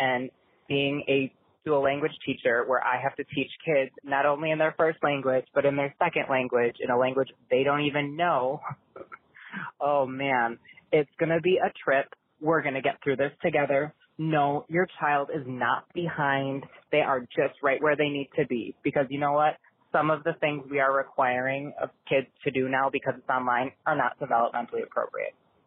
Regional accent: Wisconsin, United States; I'm from Wisconsin. I'm a first grade bilingual teacher, and here's why I'm calling.

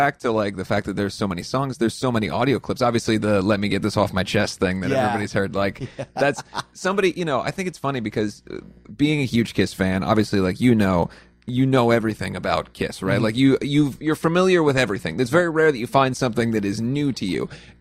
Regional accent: Midwest, United States; It's just like stories about growing up in the Midwest and trying to be a rock star

